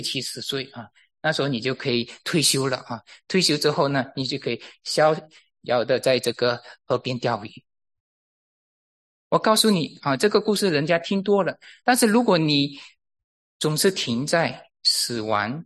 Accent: Malaysia; 我是马来西亚来的

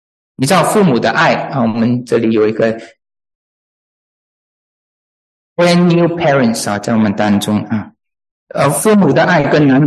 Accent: China; 这个我们中国人是做不来的

